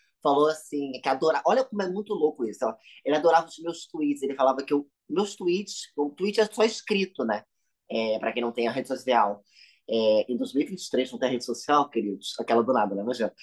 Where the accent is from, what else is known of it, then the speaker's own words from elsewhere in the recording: Rio de Janeiro, Brazil; eu sou natural do Rio, eu sou carioca, carioca da gema mesmo, criado e nascido na famosa Tijuca.